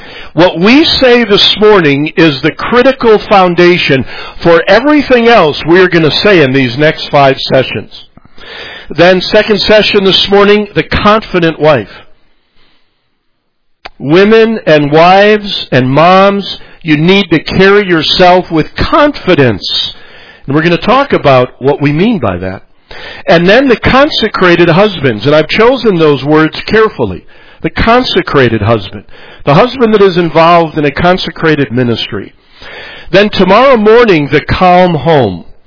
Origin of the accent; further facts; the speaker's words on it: Chicago, Illinois, United States; My wife's name is Sue. I'm from Chicago. She's from St. Louis.